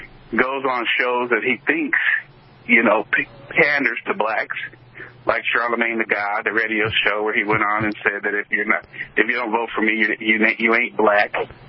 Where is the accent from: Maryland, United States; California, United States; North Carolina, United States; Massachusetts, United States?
California, United States; now in Texas, United States; You know, I came from California; they're not California Democrats